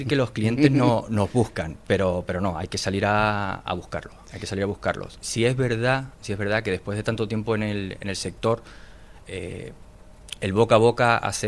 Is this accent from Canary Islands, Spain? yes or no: yes; Tenerife, Canary Islands, Spain; also born or lived in Madrid; Yo nací en Madrid, aunque no se note por el acento, porque tengo 45 años, llevo 42 en Tenerife, en Canarias. O sea, soy canaria, ¿no?